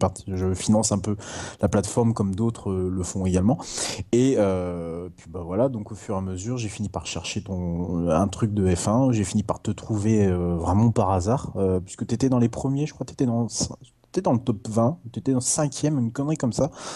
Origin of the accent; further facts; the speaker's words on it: Brittany, France; De Bretagne, je suis breton.